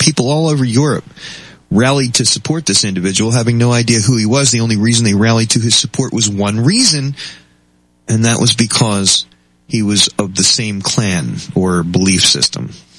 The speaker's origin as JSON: {"language": "English", "region": "Scotland", "country": "United Kingdom", "said": "I am Scottish, but I'm part Italian, you know."}